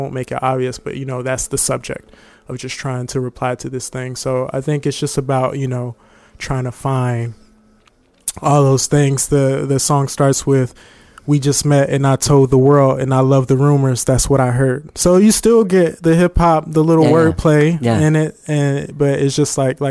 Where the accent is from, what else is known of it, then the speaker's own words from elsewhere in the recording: Fort Stewart, Georgia, United States; born there; also born or lived in St. Louis; now in San Antonio, United States; So born in Fort Stewart, Georgia, then moved to St. Louis. That's where my father was from. We lived in St. Louis for a while.